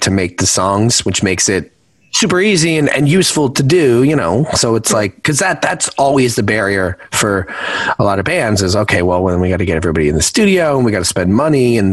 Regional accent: East Coast, United States; now in Los Angeles, United States; I live in LA, so it's, you know, 75 degrees out. It's, there is no, for me growing up on the East Coast

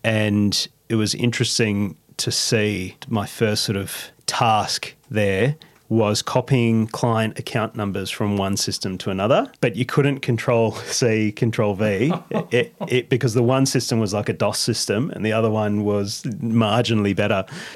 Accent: Australia; he's US, we're Aussie

